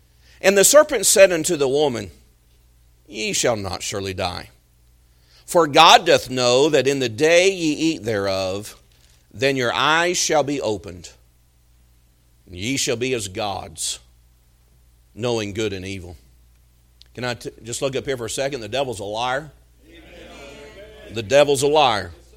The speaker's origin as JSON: {"language": "English", "town": "Amarillo", "region": "Texas", "country": "United States", "tie": "born or raised there", "also_born_or_lived": "Springfield, Missouri", "said": "I was born here in Springfield when my dad was in Bible college, and then at the ripe old age of 2, we moved to Amarillo, Texas, and I would spend the next 16 years of my life there in Amarillo."}